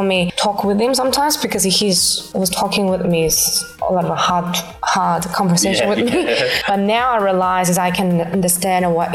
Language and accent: English; Seoul, South Korea; English is a second language; also born or lived in Incheon, South Korea; So my house is actually close to Seoul a little bit. Yeah. So I grew up in Seoul and Incheon for 26 years.